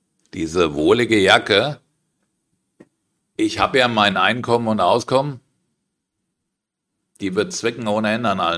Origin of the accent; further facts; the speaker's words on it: Germany; Ich bin Deutscher, ich mag das hier, ja, ich mag das Land